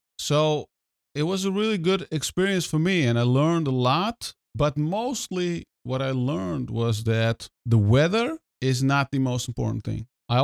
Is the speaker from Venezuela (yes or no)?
no; Netherlands; I grew up in the Netherlands. Everything is fast-paced. Everything is rule-based. Everything is orderly.